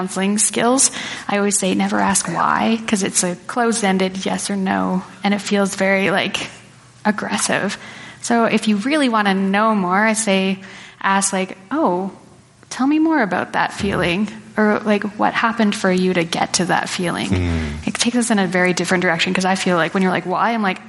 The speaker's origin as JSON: {"language": "English", "region": "Western Canada", "country": "Canada", "tie": "born or raised there", "said": "I'm white and I was raised in Western Canada"}